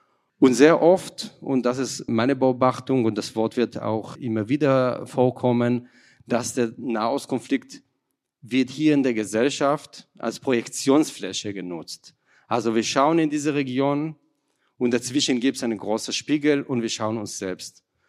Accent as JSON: {"language": "German", "country": "Israel", "tie": "born or raised there", "second_language": "German", "said": "Ich bin im Kibbutz aufgewachsen, in einer sehr freiwillige sozialistische Umgebung, wo nicht nur die Menschenrechte, sondern die Gleichwertigkeit und das Anstreben eine gerechte Gesellschaft eine sehr hohe Stellenwert hat."}